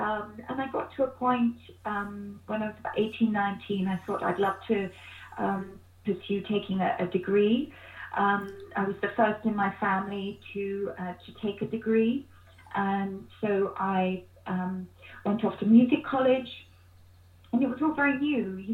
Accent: St Leonards, South East England, United Kingdom; So I'm British. I spent the first 12, 13 years of my life in Sussex, St. Leonard's

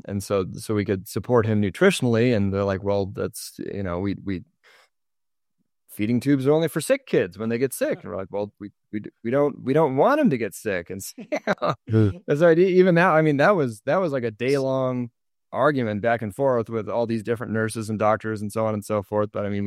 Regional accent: Washington, United States; moved away as an adult; now in Utah, United States; my wife just looked at me in the car and said, should we move to Utah? We grew up in the Washington state.

